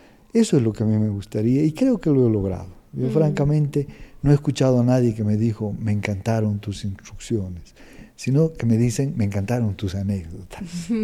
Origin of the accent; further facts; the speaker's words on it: La Paz, Bolivia; pese a que yo soy de La Paz, que es más frío todavía.